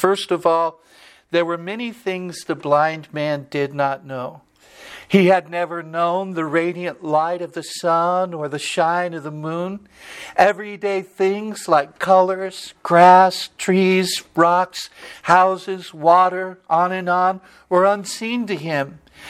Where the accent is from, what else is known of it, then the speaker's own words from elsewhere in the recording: Rubidoux, California, United States; I mean, I grew up in Rubidoux when they had that riot there and people got shot in high school.